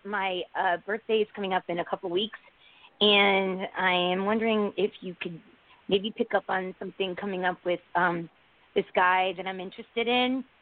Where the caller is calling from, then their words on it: Connecticut, United States; Hi, this is … from Connecticut.